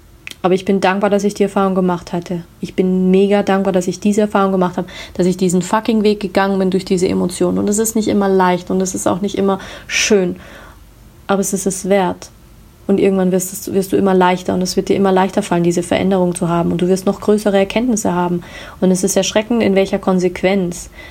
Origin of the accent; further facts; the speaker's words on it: Munich, Bavaria, Germany; ich komme aus München.